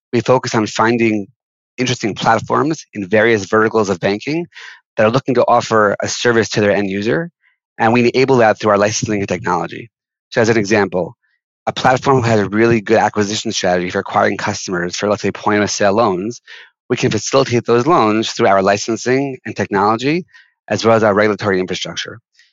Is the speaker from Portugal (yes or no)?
no; Long Island, New York, United States; So I'm actually a New Yorker, born and bred, and really never left. I grew up on Long Island.